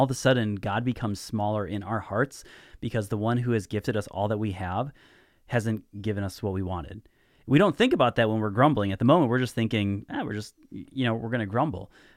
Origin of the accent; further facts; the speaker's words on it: Wisconsin, United States; in our culture in Northeast Wisconsin, and we can both say this because we're both from Northeast Wisconsin.